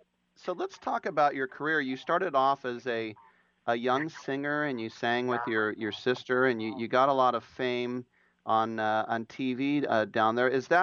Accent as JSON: {"language": "English", "region": "California", "country": "United States", "said": "I'm from California"}